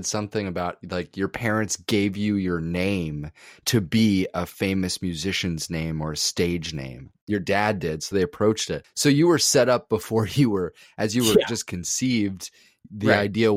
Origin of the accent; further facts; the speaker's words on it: New Jersey, United States; I haven't lived in Jersey in a long time, but central Jersey where I lived, it was this culture of young men where it was all about professional sports and being super macho